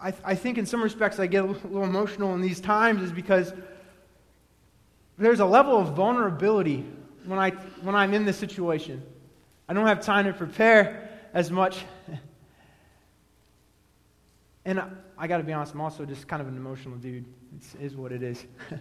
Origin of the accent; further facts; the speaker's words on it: Pennsylvania, United States; We go to the Jersey Shore because we're from Pennsylvania.